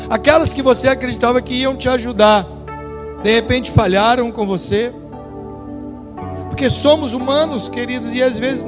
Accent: Rio de Janeiro, Brazil; A gente tinha... carioca tem ranço com paulista, sempre teve, né? Aí o paulista, sabendo que a gente é carioca, às vezes mandava você para o endereço errado.

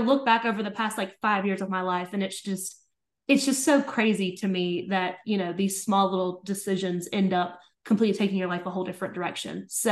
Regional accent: Georgia, United States; Yeah. So I kind of grew up all over Georgia.

